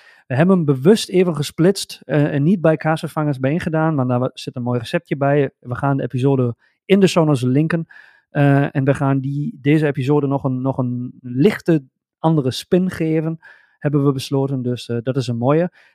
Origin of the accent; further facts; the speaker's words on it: Germany; Ja, ik dacht, als een Duitse, je moet een keer een meer Duitse vibe in die podcast.